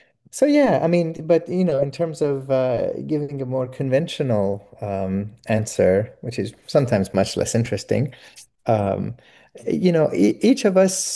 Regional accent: Iran; also born or lived in Florida; So in some ways, I'm kind of a reverse or double immigrant. I was born in Florida, but raised in Iran.

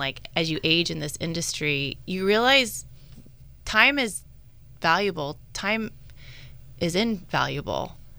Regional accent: California, United States; So I played sports growing up in Sonoma County. I played everything starting when I was little here.

